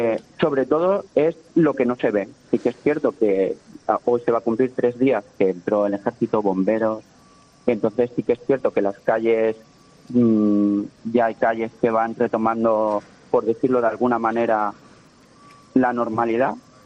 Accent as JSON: {"language": "Spanish", "town": "Benetúser", "region": "Valencian Community", "country": "Spain", "tie": "born or raised there", "lives_now": "Alfafar, Spain", "said": "soy vecino de Alfafar, que criado en Benetúser, pero ahora resido en Alfafar."}